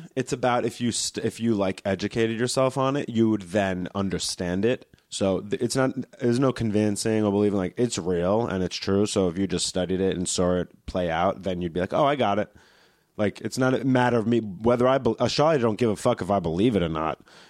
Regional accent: New York, United States; Like, I'm from New York and I became a comic there. And I came out here to take the next step

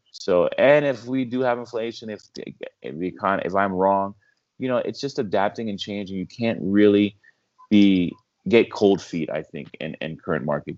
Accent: Canada; I'm Canadian and I have some Canadian currency

